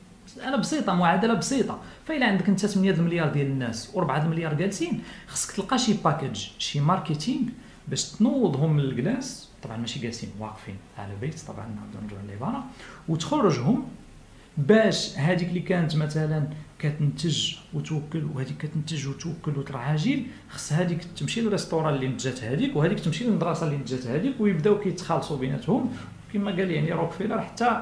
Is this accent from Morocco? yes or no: yes; Morocco; حنا كمجتمع مغربي عنده تقاليد وقيم واعراف